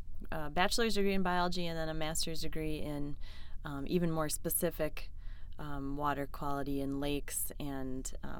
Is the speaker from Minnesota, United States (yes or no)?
yes; Minnesota, United States; Well, I grew up in Minnesota and actually grew up going to a lake cabin on Leech Lake, which is over by Walker, Minnesota.